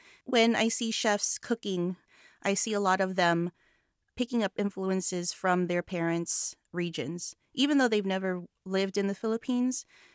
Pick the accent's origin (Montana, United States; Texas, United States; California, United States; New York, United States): California, United States; I'm from the Bay Area, so there's a huge population of Filipinos here. I live in Daly City